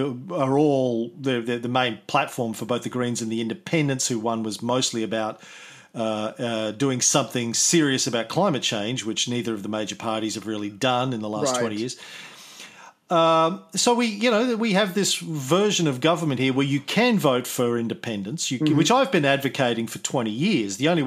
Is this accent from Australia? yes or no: yes; Queensland, Australia; accent: Queensland; I did it in my Queensland accent.